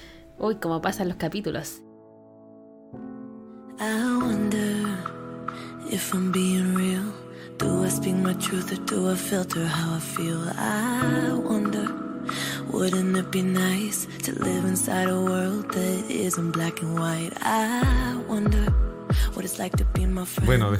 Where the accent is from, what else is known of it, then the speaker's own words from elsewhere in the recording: Temuco, Araucanía, Chile; yo soy de Temuco y Pablo es de Coyhaique.